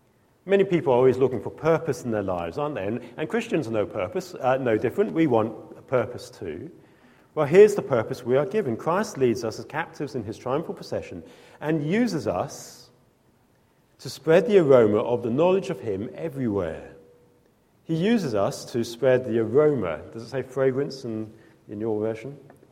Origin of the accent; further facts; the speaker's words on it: Norwich, East of England, United Kingdom; When I was growing up in Norwich, there used to be this chocolate factory in the middle of Norwich.